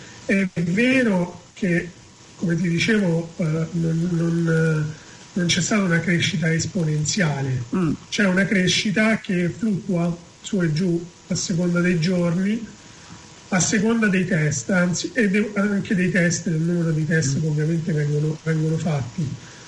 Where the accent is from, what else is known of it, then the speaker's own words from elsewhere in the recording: Rome, Lazio, Italy; Io sono di Roma.